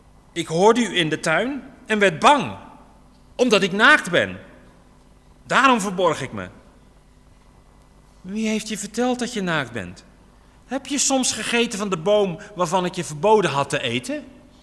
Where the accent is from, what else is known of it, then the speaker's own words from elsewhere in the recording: Netherlands; Zeggen we misschien, ja, maar wij zijn gedisciplineerder. Wij zijn Nederlanders.